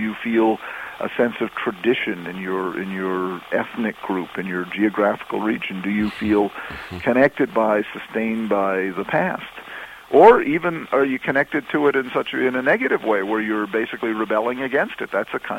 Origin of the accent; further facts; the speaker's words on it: Chatham, Massachusetts, United States; I grew up in Chatham on Cape Cod, and back then in the 50s was a little fishing village, and I feel a tremendous sense of place there.